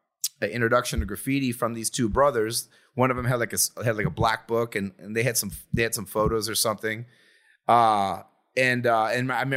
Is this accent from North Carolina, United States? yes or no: no; Riverside, California, United States; also born or lived in Corona / Apple Valley / Phoenix; And I was born in Corona. And then I lived in Corona, Riverside. My dad moved. We lived in Apple Valley for a little bit.